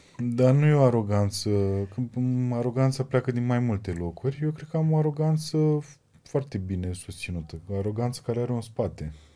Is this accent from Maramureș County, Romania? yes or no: no; Focșani, Vrancea County, Romania; now in Bucharest, Romania; Sunt un om, sunt un om din Focșani, născut în Focșani, care a venit la București cu speranțele de a fi un foarte bun actor.